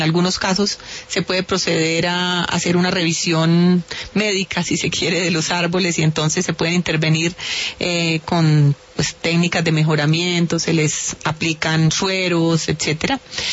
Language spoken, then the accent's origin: Spanish; Valle del Cauca, Colombia; yo pues soy del Valle del Cauca y crecí conociendo el chamán de Guacarí